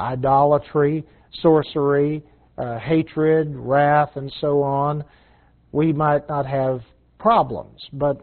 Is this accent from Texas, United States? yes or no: yes; Texas, United States; You've got to remember that I'm a Texan.